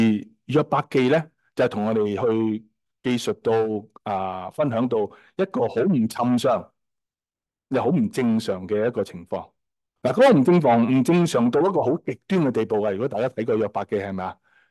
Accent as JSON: {"language": "Cantonese", "country": "China", "said": "即系我哋中国人啦吓，好多时从细细个都听到噶"}